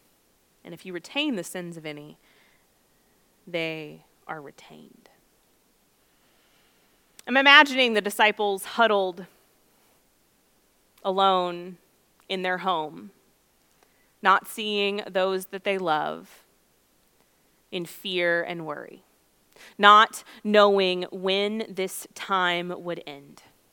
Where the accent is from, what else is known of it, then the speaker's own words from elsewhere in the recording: Lexington, Missouri, United States; Well, we live in Missouri, so it's Tornado Alley, right? But in my hometown of Lexington, we rarely ever saw or experienced tornadoes because it was right on the river bluff.